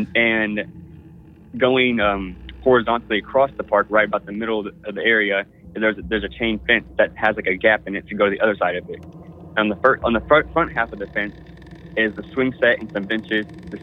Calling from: Houston, Texas, United States; relatively new listener of a few months, calling from Space City itself, Houston, Texas.

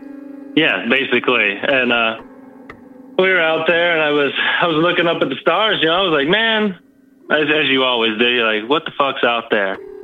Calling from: North Carolina, United States; I'm calling from good old North Kakalaki.

